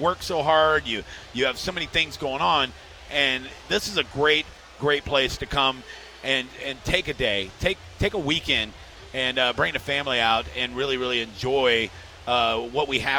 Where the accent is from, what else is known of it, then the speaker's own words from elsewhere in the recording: Tampa, Florida, United States; I love it here. I'm proud to say I'm born and raised in Tampa, and I don't see why I would ever leave.